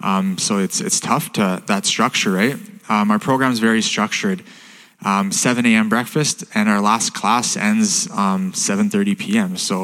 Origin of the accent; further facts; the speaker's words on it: Edmonton, Alberta, Canada; I grew up in Edmonton, Alberta, born and raised in Edmonton.